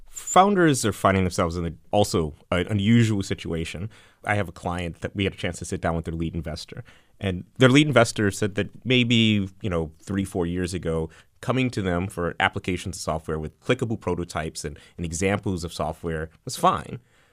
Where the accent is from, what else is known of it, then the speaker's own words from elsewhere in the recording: New Orleans, Louisiana, United States; I'm from New Orleans